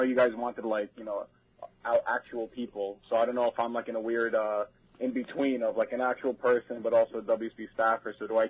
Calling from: Stony Brook, New York, United States; I'm calling actually from Stony Brook, New York, by way of Brooklyn.

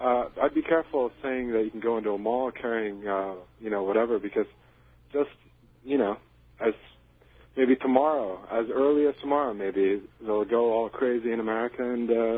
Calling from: Montreal, Quebec, Canada; I'm calling from Montreal.

